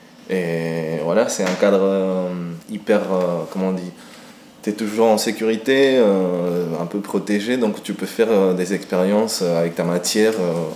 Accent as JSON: {"language": "French", "country": "Uruguay", "moved": "yes", "lives_now": "France", "said": "je viens de l'Uruguay. Voilà, ça fait 6 ans déjà que j'habite en France."}